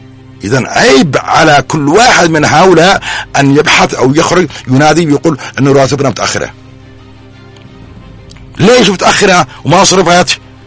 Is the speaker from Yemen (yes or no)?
yes; Yemen; نحن يمنيين